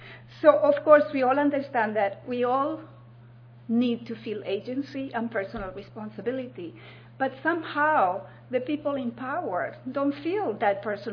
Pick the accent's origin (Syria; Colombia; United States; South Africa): Colombia; English is a second language; I'm from Colombia.